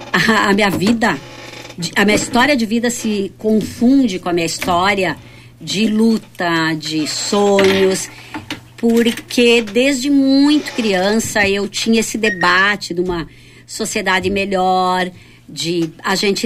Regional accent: Caxias do Sul, Rio Grande do Sul, Brazil; eu sou caxiense da gema, porque eu nasci em Caxias, sou filha de pai e mãe caxiense também, e convivi aqui, saí um pequeno período para morar em Porto Alegre, mas passei minha vida inteira praticamente aqui em Caxias

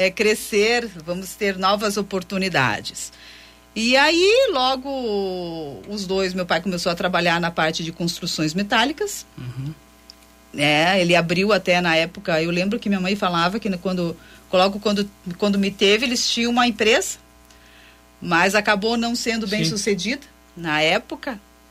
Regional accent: Curitiba, Paraná, Brazil; Curitiba. Sou natural de Curitiba, nascida e criada em Curitiba.

